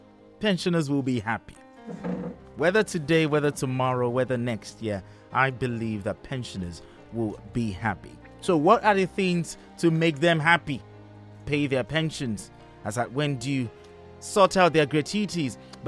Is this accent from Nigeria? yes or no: yes; Nigeria; I'm also a Nigerian